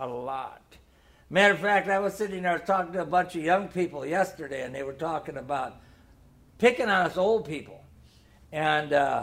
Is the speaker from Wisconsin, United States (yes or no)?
yes; Milwaukee, Wisconsin, United States; And Jean Geitzen is from my home state of Milwaukee.